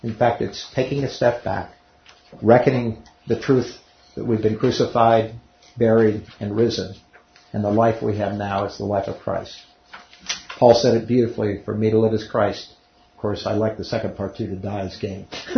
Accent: Cincinnati, Ohio, United States; I didn't grow up in Kentucky. I grew up in Cincinnati, but Kentucky's right across the way.

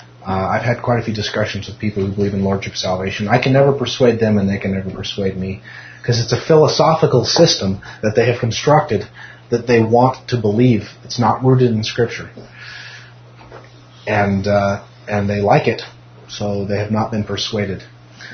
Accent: California, United States; I said that because I'm from California.

